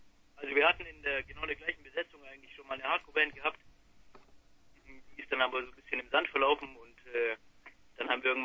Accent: Esslingen, Baden-Württemberg, Germany; Wir kommen aus Esslingen, das liegt bei Stuttgart.

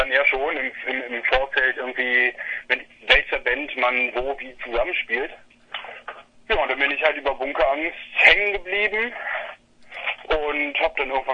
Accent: Düsseldorf, North Rhine-Westphalia, Germany; Also ich komme aus Düsseldorf.

